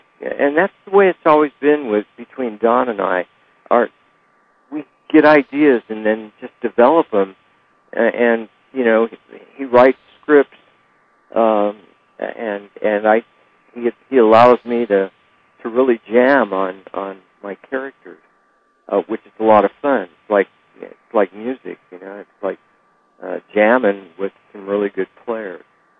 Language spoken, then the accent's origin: English; Long Beach, California, United States; When I was a kid, growing up in Long Beach, California